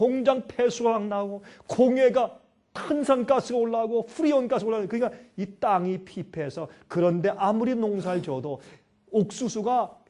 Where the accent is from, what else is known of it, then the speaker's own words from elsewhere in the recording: Gyeonggi Province, South Korea; moved away; also born or lived in Busan; 한국에서 한국에 살 때 제가 어릴 때 저는 이 경기도 출신입니다. 저는 경기도에서 태어났어요. 서울 근교의 경기도 출신인데 근데 6.25 사변 나서 우리가 피난을 가가지고 제가 부산에 가서